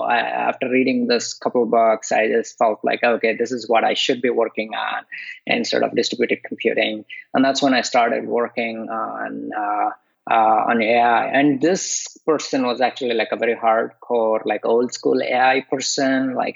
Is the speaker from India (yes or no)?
yes; India; And I grew up in India. I did typical engineering track that a lot of kids in India do.